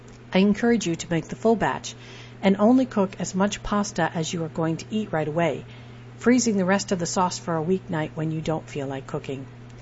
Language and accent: English; California, United States; When I was growing up in California in the 80s and 90s